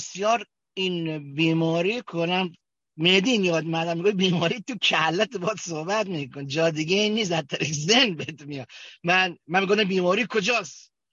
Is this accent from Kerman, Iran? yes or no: yes; Kerman, Iran; accent: Kermani; که من خجالت میکشیدم که بگم کرمونی هستم، چون لهجم مثلا فرض کن کرمونی بود، آقا کرمونی بودم، هستم، پدرم و جدم البته یزدیه، حالا کار نداریم، ولی خودم تو کرمون متعلق شدم،